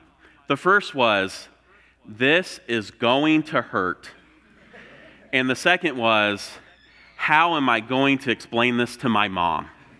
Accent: Indiana, United States; So from Indiana, grew up in rural Indiana, and so I can remember when I got my license, and my mom would let me drive around town

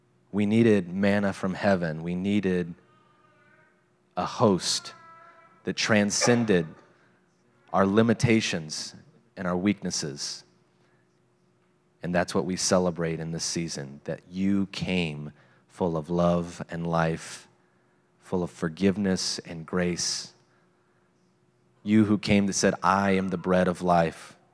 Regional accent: United States; Growing up in Morgan County, there were always a few houses that kept their Christmas lights up until July.

